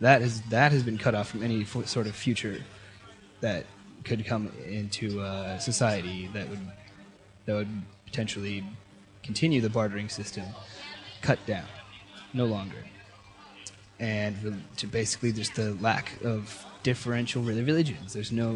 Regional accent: Des Moines, Iowa, United States; now in Portland, United States; Well, I came from Des Moines, Iowa about just over 2 weeks ago.

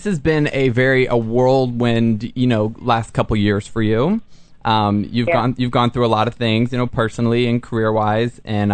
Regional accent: Southern United States, United States; now in Los Angeles, United States; But I growing up in the South

